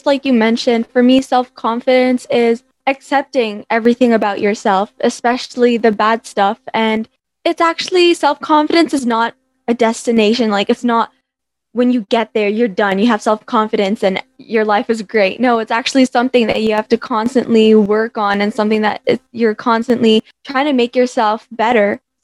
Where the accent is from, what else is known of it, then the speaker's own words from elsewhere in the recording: Canada; also born or lived in Ireland; now in Philippines; I was born in Ireland, then I was raised in Canada, and currently I'm in the Philippines